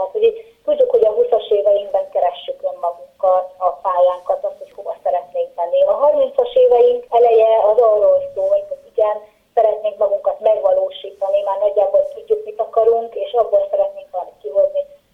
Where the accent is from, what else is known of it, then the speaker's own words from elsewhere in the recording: Jász-Nagykun-Szolnok, Hungary; born there; Szolnok megyében születtem